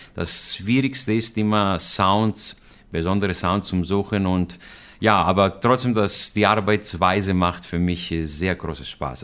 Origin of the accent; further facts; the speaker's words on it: Thessaloniki, Central Macedonia, Greece; now in Germany; dann denke ich an meine Heimat, Thessaloniki. Ich komme aus Thessaloniki